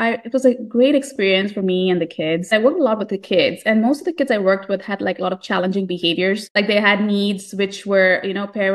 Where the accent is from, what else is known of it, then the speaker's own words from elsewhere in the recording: India; So I grew up in India, and my dad wanted me to either pursue engineering or medicine.